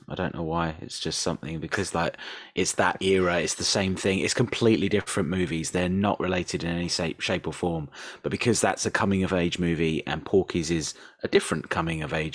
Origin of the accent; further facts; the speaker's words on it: United Kingdom; Sorry. It's part and parcel of being British. You only get your citizenship if you can quote Monty Python.